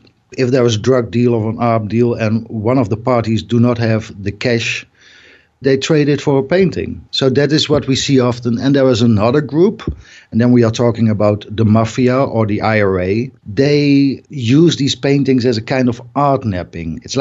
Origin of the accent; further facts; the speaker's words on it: Netherlands; English is a second language; because we are also talking about a Vermeer, a Rembrandt, painters from my hometown.